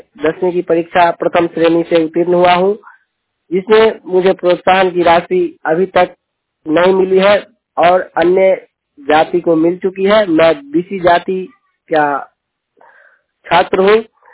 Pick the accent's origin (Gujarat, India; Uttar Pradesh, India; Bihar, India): Bihar, India; मैं समस्तीपुर जिले के महदीनगर प्रखंड ग्राम कुरसाहा के वासी हूँ।